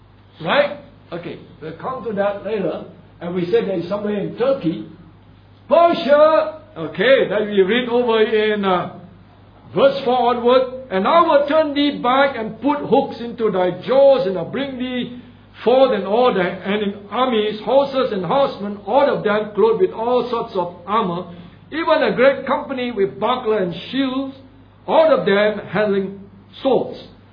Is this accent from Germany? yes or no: no; Singapore; we here, we are Singaporean. I mean, I'm a Chinese Singaporean. But my ancestry traces back to China.